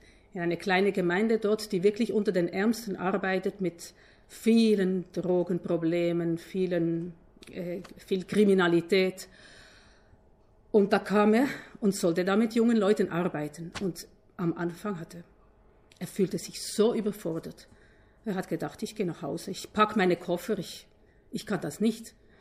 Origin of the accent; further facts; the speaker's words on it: Uruguay; Ich bin aus Uruguay.